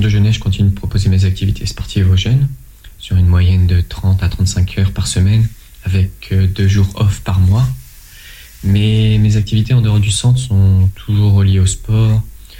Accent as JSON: {"language": "French", "region": "Normandy", "country": "France", "tie": "born or raised there", "said": "j'ai actuellement 20 ans, je suis natif de la Manche."}